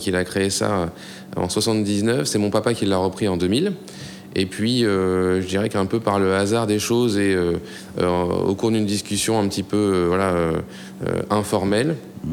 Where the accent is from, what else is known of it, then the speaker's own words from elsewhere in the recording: Le Havre, Normandy, France; moi j'ai 35 ans. Je suis originaire de Normandie, parce que j'ai vécu au Havre voilà, depuis tout jeune.